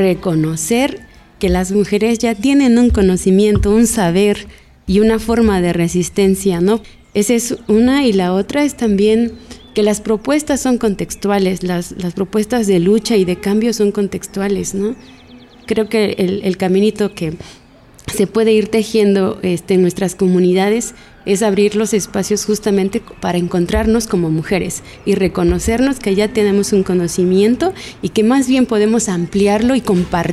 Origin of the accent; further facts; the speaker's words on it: Oaxaca, Mexico; vengo de la Mixteca Baja, del estado de Oaxaca.